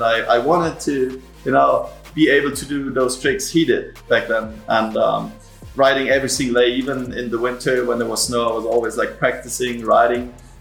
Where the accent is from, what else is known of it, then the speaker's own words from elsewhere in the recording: Austria; 25 years old, and I'm from Austria, and I'm a professional mountain bike and street trials rider.